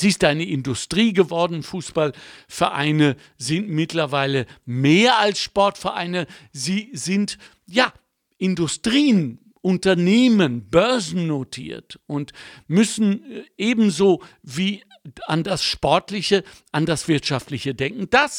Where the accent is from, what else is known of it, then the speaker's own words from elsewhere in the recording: Lünen, North Rhine-Westphalia, Germany; Ich komme aus dem Ruhrgebiet. Ich bin am Ortsrand von Dortmund aufgewachsen, in Lünen.